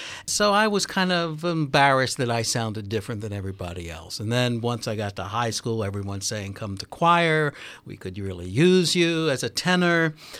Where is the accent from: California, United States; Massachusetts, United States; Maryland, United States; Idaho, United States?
Maryland, United States; Ellicott City; I grew up in Ellicott City before Columbia was even here.